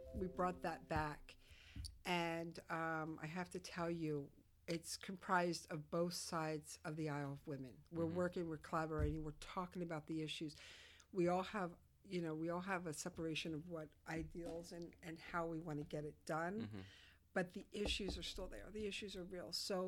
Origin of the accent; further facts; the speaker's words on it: Colorado, United States; born there; also born or lived in Germany / Georgia; I was born in Colorado.